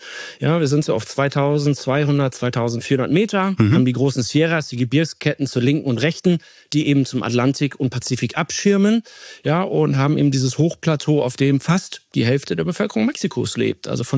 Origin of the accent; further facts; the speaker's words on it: Wilhelmshaven, Lower Saxony, Germany; also born or lived in Essen; now in Berlin, Germany; ich bin Berliner, Berlin-Köpenick, nicht ursprünglich, komme aus dem Ruhrgebiet in Essen geboren, dann aber an der Nordseeküste in Wilhelmshaven aufgewachsen, viel gesegelt, viel Gitarre gespielt und dann irgendwann Wahl-Berliner geworden.